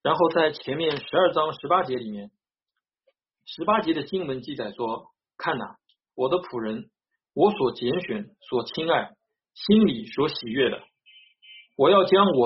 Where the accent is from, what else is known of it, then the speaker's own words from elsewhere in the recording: China; 因为我们中国人老话说，家和万事兴嘛